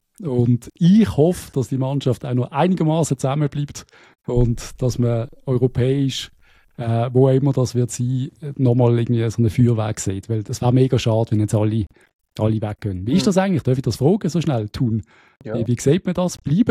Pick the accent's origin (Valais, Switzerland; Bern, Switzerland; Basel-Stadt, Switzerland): Basel-Stadt, Switzerland; Basel; Ja, es ist hart, glaube ich, als Basler, wenn du St. Gallen musst Daumen drücken